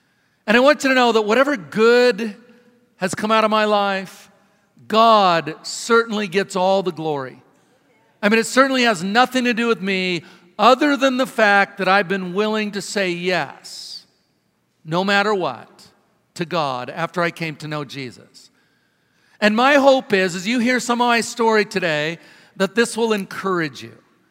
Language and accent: English; Ephrata, Washington, United States; also born or lived in Ellensburg; I was born in Ellensburg, about 60 miles away, but when I was about one, my parents moved to Ephrata.